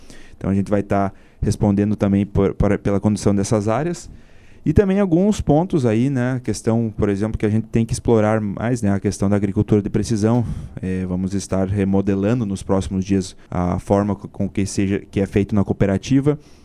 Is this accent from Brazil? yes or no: yes; Itapera, Brazil; eu sou natural de Itapera, cresci aqui no município.